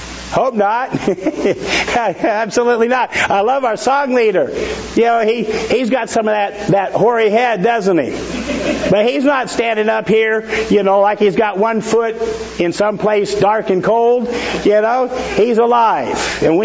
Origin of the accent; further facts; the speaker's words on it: Oregon, United States; Now, actually, I'm from Oregon, so I like it.